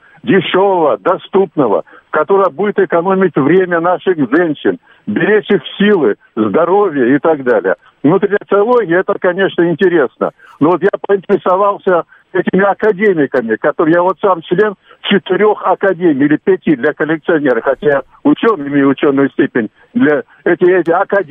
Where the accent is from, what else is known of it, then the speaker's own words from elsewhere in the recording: Krasnodar Krai, Russia; вот я вырос на Кубани.